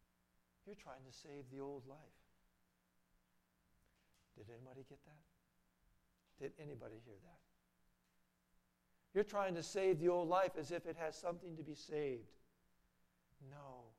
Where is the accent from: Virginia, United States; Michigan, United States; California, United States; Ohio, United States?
Virginia, United States; moved away as an adult; also born or lived in Texas / Pennsylvania; now in Waretown, United States; I had no idea I would end up in New Jersey in Ware Town. When I think about it, it's like, wow. I was born in Texas, raised in Virginia, went to Pennsylvania, and here I am.